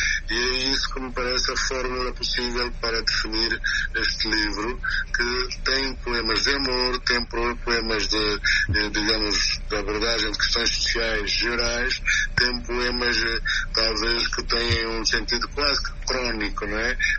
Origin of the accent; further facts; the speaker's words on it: Bolama, Guinea-Bissau; aniversário da minha cidade natal, que é Bulama, né?